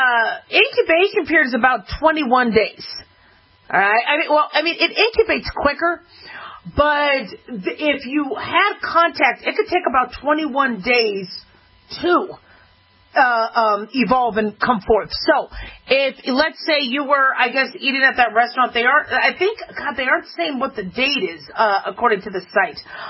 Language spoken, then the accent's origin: English; Las Vegas, Nevada, United States; three new cases of measles have been confirmed in Las Vegas. This is my hometown.